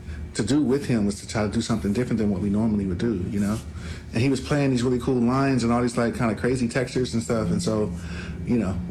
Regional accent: Los Angeles, California, United States; growing up in Los Angeles and the time when I was a kid, that was kind of the culture.

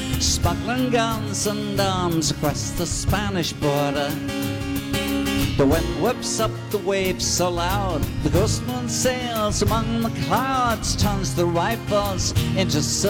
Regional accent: England, United Kingdom; It's what I grew up doing in England.

